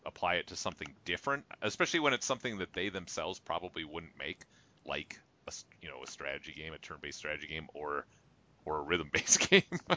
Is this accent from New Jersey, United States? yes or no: no; Minnesota, United States; I grew up in Minnesota, so we watched movies like, you know